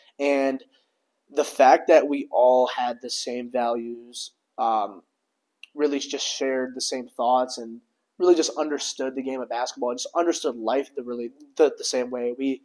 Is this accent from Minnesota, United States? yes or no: no; North Royalton, Ohio, United States; He was just like a father figure to, I feel like, a lot of the players growing up in North Royalton.